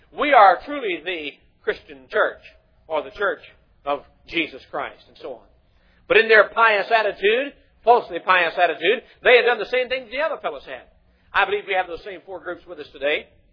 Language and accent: English; Kentucky, United States; I was raised in Kentucky. There are a lot of horses in Kentucky.